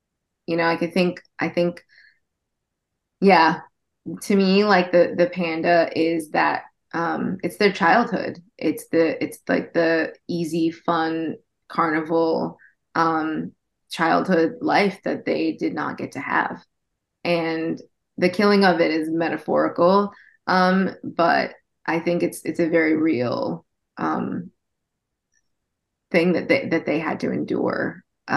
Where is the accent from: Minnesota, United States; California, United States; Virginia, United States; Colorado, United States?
California, United States; Other Vietnamese people, you know, honestly, like I grew up in Orange County, and I still have a lot of family there